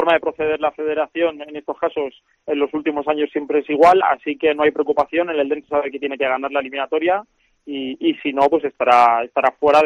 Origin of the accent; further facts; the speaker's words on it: Elda, Valencian Community, Spain; Bueno, porque soy de Ella, me tocó nacer en Ella y soy del Eldense desde siempre.